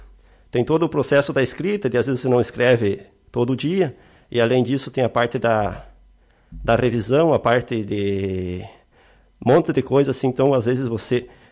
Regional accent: Barracão, Rio Grande do Sul, Brazil; now in Lagoa Vermelha, Brazil; Eu sou natural do município de Barracão, que é como se fosse um filho também de Lagoa Vermelha.

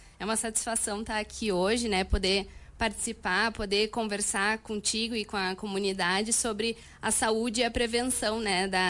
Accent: Vacaria, Rio Grande do Sul, Brazil; also born or lived in Pelotas; Sim, sou daqui de Vacaria, né? Fui morar em Pelotas para poder fazer a faculdade de medicina, né, há 6 anos atrás. E ao final aí de 2022, retornei para cá.

